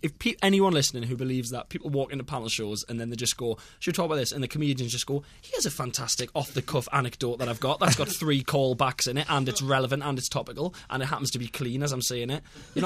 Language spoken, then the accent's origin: English; South Shields, North East England, United Kingdom; it's a town just next to where I'm from, in the northeast, called I'm from South Shields